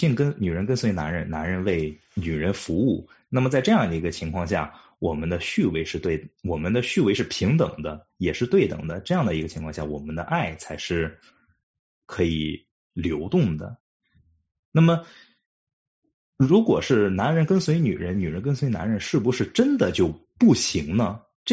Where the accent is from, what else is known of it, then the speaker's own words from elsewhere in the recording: China; 那么其实我们中国人对秩序其实一点都不陌生